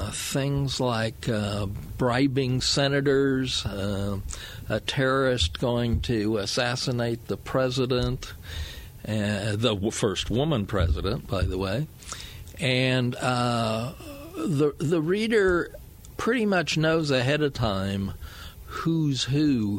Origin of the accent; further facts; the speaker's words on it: Pleasantville, Iowa, United States; Well, back far enough, Pleasantville. Grew up in the that area and graduated from high school there. Went to the University of Iowa for 8 years until my father said I needed to get a job.